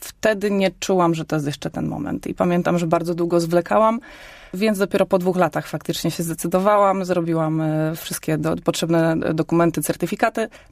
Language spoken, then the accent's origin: Polish; Kalisz, Greater Poland Voivodeship, Poland; prekursorem czuję się w moim mieście rodzinnym. Faktycznie jestem z Kalisza.